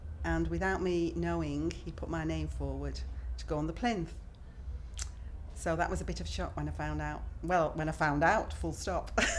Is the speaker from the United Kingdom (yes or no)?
yes; Warrington, North West England, United Kingdom; I'm 59, going on very quickly for 60. And where I come from Warrington in Cheshire, that used to be Lancashire.